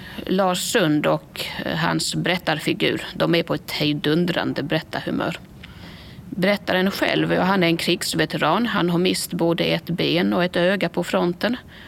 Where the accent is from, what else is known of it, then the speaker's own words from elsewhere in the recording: Helsinki, Uusimaa, Finland; accent: Helsinki; Jag är från Helsingfors. Det är min dialekt.